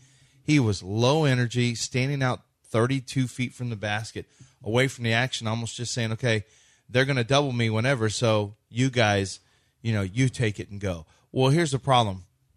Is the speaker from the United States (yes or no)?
yes; Texas, United States; I'm from Texas. I didn't know about the Texas City blast, but people in Texas City know about it.